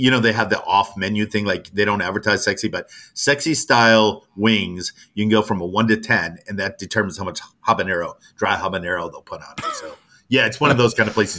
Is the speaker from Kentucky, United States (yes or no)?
no; Louisiana, United States; now in Madison, United States; and I came from Louisiana where the music scene, no matter where you are, is big.